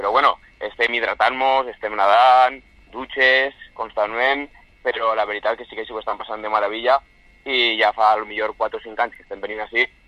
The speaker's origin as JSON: {"language": "Catalan", "town": "Villarreal", "region": "Valencian Community", "country": "Spain", "said": "al final pues, hem complit totes les places i no podem abarcar més gent. Som tots de Villarreal."}